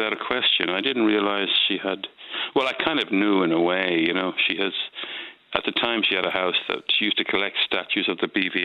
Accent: Ireland; anyone who grew up in the 70s remembers the situation of being an Irish person in London and blamed for every bomb attack that ever happened

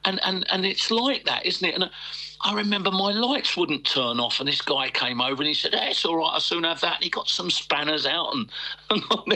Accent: Ireland; your great-grandfather came over and I suppose that makes you as much a paddy as me

